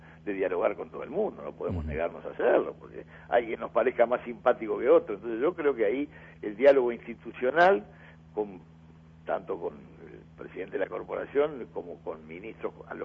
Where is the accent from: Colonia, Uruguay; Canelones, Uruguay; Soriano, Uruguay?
Colonia, Uruguay; Colonia Suiza; yo que soy de Colonia Suiza, en mi pueblo hay 500 personas que quedaron sin trabajo en un año.